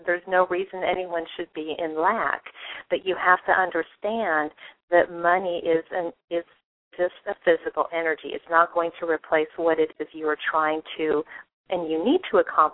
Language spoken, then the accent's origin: English; Wyoming, United States; also born or lived in Puerto Rico; now in Texas, United States; I'm originally from Puerto Rico and was raised in Wyoming, went to the University of Wyoming, and then after I graduated, came to Texas.